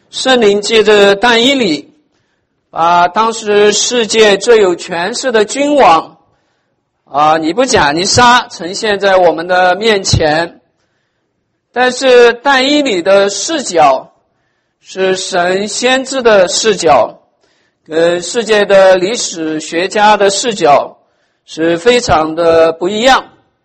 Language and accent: Chinese; China; now in United States; 我们从中国来到美国，从东方来到西方